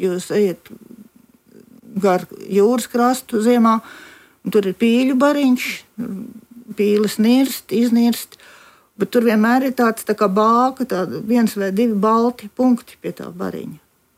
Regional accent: Riga, Latvia; Manā bērnībā Pārdaugavā nemaz nebija tik bieži viņi.

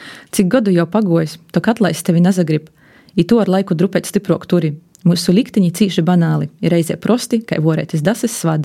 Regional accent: Ludza, Ludza Municipality, Latvia; born there; es, piemēram, esmu dzimusi Ludzas rajonā. Dzimusi arī Ludzas pilsētā, jā.

